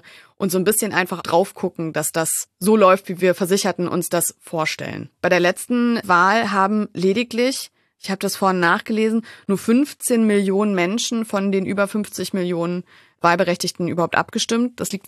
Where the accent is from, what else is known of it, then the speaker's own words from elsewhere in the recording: Wolfsburg, Lower Saxony, Germany; bin aus Wolfsburg, da passiert das so.